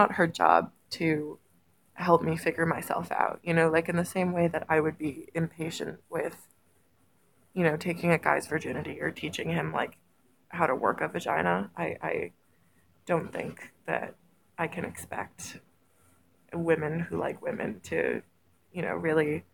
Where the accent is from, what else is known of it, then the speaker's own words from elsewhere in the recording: United States; Sorry to disappoint. I am not. I am just American.